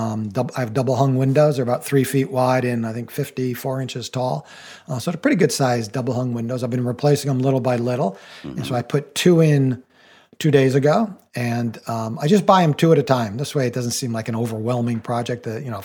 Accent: New England, United States; Well, I live in New England and I grew up in New England

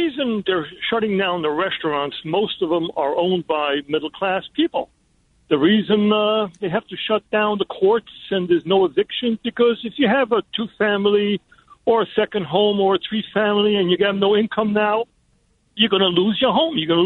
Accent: Romania; born there; English is a second language; And I was born in Romania. I'm lucky that I'm in this country.

